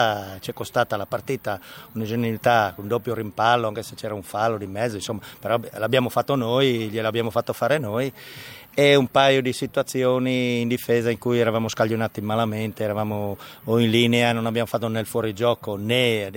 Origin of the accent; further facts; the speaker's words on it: Tolmezzo, Friuli-Venezia Giulia, Italy; Perché a me batte ancora il cuore a Tolmezzo, sono di Tolmezzo